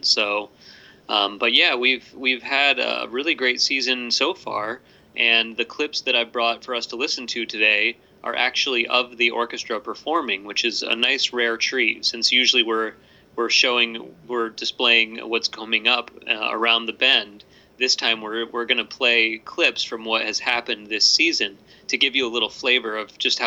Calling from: Mystic, Connecticut, United States; So I'm at my home studio in Mystic, Connecticut.

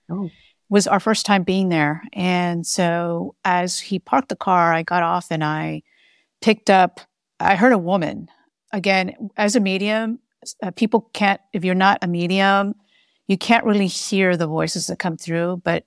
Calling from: Texas, United States; I live in a suburb of Austin, Texas.

